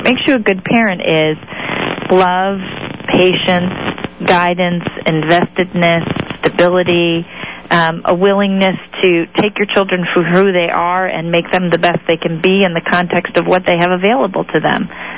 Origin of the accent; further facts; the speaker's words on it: Massachusetts, United States; As a matter of fact, in Massachusetts, my home state, where my partner and I used to live and where we were able to legally marry